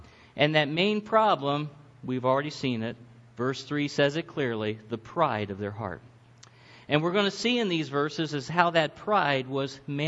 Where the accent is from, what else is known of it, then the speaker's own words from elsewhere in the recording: Ohio, United States; Now, I was a guy from Ohio in an Amish-type area.